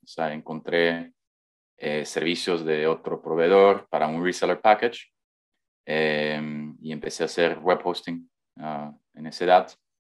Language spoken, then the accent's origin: Spanish; Belgium; Spanish is a second language; moved away as an adult; Soy emprendedor, soy belga, quizás mejor dicho, soy de Bélgica. Soy padre, tengo un hijo de 9 años, soy expat. Me fui de Bélgica después de graduar